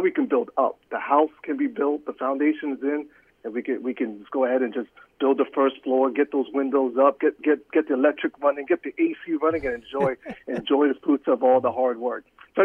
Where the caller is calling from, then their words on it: Pennsylvania, United States; from Pennsylvania.